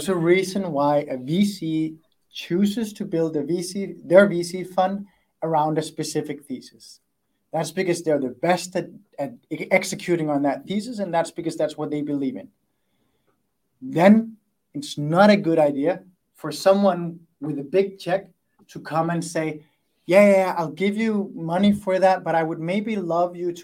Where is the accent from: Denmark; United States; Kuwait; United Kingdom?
Denmark; because I'm from Denmark